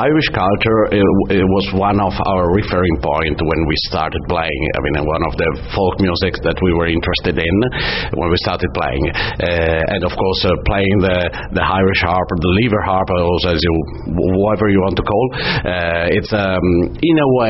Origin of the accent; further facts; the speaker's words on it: northern Italy, Italy; We are from Italy, so hello, Austin. We are so happy to be here. We are from the north of Italy.